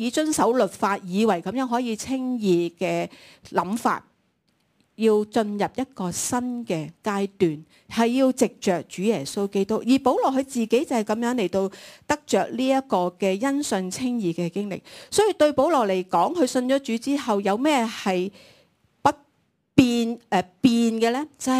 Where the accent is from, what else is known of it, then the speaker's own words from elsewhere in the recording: Hong Kong; 但是对我们外邦人，对我们香港人来到讲，西九就是西九，是吧？